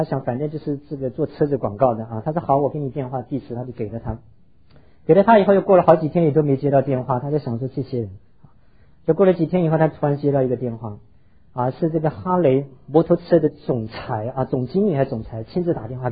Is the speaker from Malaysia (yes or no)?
no; China; 好，那我们中国人大概12万多。